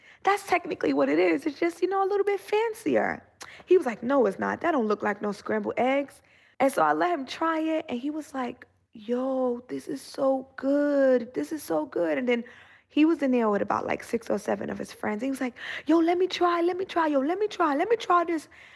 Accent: Queens, New York, United States; because I'm also from the inner city. I'm from Southside, Jamaica, Queens. You know, stereotypical neighborhood, liquor store, corner store, fried chicken place.

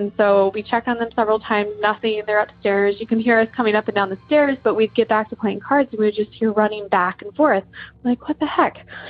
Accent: Columbus, Ohio, United States; I'm from Columbus, Ohio. I actually just called in a few minutes ago for another story, but I figured I'll go ahead and tell this extra one. I am 29 years old, and again, Columbus, Ohio.

